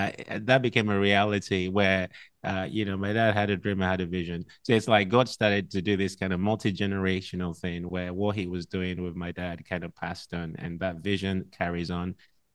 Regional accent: Liberia; also born or lived in Nigeria; I'm half Nigerian, half Ghanaian. So my dad is from Nigeria. My mom is from Ghana. I was born in Liberia.

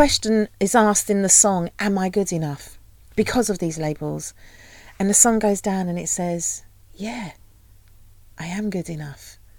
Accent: Peckham, London, United Kingdom; so I grew up in Peckham.

